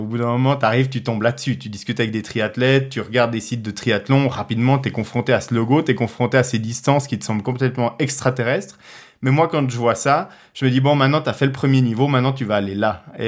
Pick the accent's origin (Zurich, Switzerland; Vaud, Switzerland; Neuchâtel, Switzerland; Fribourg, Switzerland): Zurich, Switzerland; J'ai fait 2014 à Zurich, donc chez moi en Suisse.